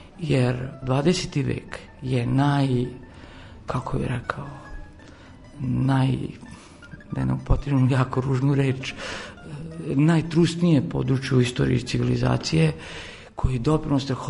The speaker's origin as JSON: {"language": "Serbian", "town": "Novi Sad", "region": "Vojvodina", "country": "Serbia", "tie": "born there"}